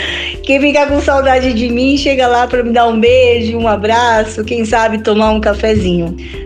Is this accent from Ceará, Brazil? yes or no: no; Mogi das Cruzes, São Paulo, Brazil; eu tenho 47 anos, sou natural daqui de Mogi das Cruzes.